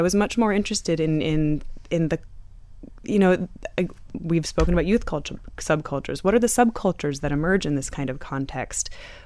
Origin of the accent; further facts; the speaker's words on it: United States; I think growing up in the States, I believed that I would only find people who echoed Carlos's sentiments.